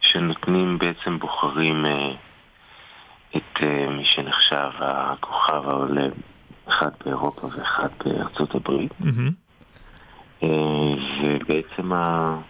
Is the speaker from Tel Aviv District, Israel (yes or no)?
yes; Jaffa, Tel Aviv District, Israel; אז אני נולדתי בתל אביב, גדלתי ביפו. אני נולדתי למשפחה מוזיקאית, אבא שלי הוא מוזיקאי, הדודים שלי מוזיקאים, אח שלי גדל אז מוזיקאי כמוני, ככה גם כמה בני דודים שלי.